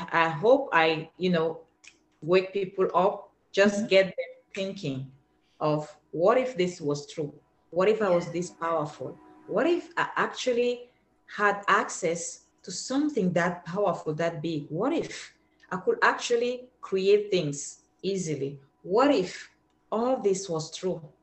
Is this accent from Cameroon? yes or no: yes; Cameroon; accent: African; I'm from Africa originally. That's why I have this beautiful accent. I don't know if I mentioned that. I'm from Cameroon.